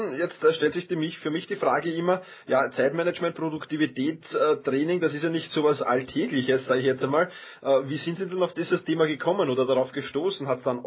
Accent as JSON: {"language": "German", "region": "Vienna", "country": "Austria", "said": "Ich bin Wiener."}